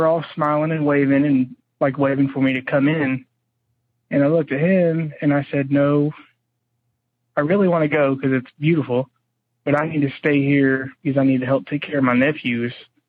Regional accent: Indiana, United States; I'm from Indiana.

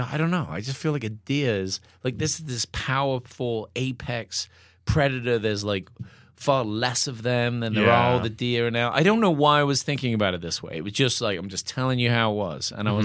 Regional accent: England, United Kingdom; now in United States; knowing very little and that I'm English

